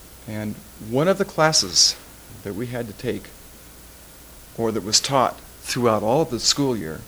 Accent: Germany; As you can tell from my accent, I was born in Germany. And I lived there and went to school there.

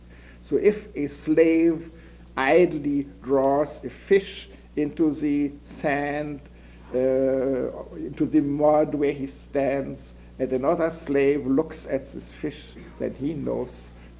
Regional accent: United States; I'm an American, I'm not doing it.

